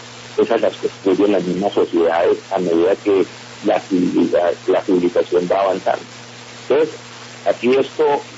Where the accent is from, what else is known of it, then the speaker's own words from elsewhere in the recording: Colombia; nosotros somos colombianos que tenemos unas visiones ideológicas como cualquiera las tiene.